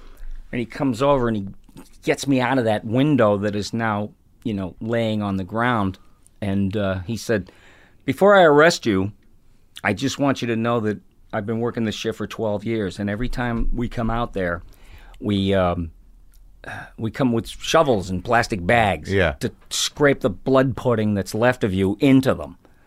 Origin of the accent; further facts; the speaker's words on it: Ireland; And alcohol, well, being Irish, I know that there's way more to it than alcohol and being an alcoholic.